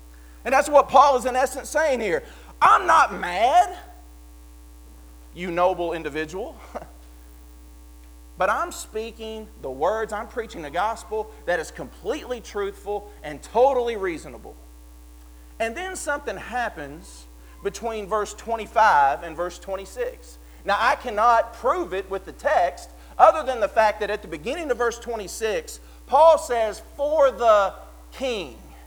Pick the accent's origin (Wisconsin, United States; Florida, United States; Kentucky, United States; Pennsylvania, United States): Kentucky, United States; I grew up in Kentucky, and I grew up in the suburbs. I'm not much of a country boy, even though I have an accent.